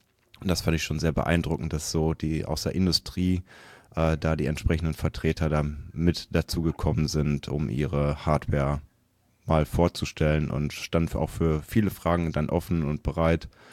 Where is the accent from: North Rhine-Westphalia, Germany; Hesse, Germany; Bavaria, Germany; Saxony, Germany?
North Rhine-Westphalia, Germany; Dortmund; weil Dortmund ist meine Heimatstadt, da komme ich her.